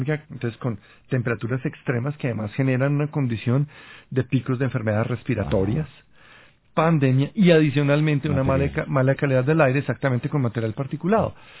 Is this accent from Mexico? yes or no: no; Colombia; que los tenemos que asumir como colombianos